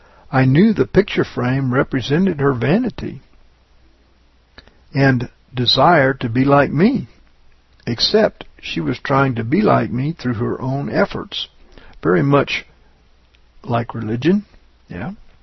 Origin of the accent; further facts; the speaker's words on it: Louisiana, United States; I was raised in Louisiana